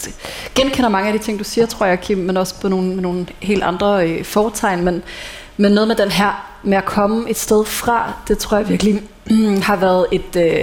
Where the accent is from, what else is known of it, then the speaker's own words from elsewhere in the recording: Central Denmark Region, Denmark; det er det i hvert fald det sted, hvor jeg voksede op, og i stor del af Danmark med det her industrielle landbrug, som præger Vestjylland